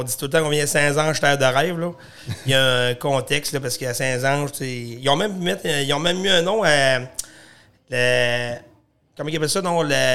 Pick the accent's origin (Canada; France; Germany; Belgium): Canada; Saint-Ange-de-Beauce, Quebec; Saint-Ange-de-Beauce.